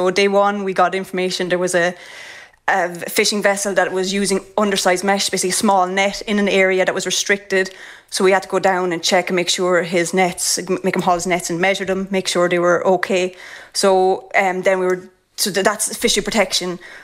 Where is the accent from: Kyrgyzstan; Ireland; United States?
Ireland; Carlow, Leinster; And I have 6 brothers and sisters, and a sister, and I come from Carlow.